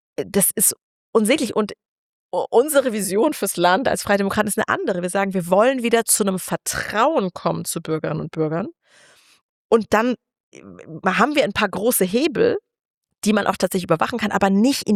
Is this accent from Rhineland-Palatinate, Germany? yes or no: yes; Rhineland-Palatinate, Germany; born there; Also ich bin ja gebürtige Rheinland-Pfälzerin